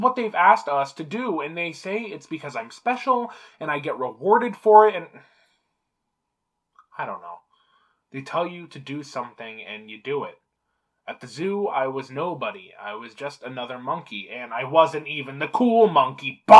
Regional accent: San Diego, California, United States; San Diego.

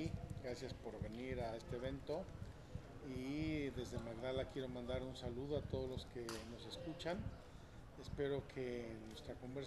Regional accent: Puebla, Mexico; Yo soy mexicano, soy de Puebla, soy el menor de 13 hijos.

